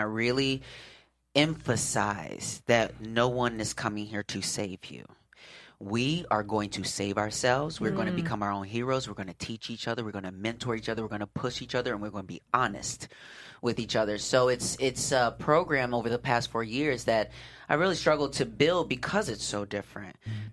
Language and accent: English; Wisconsin, United States; No, I grew up in Wisconsin.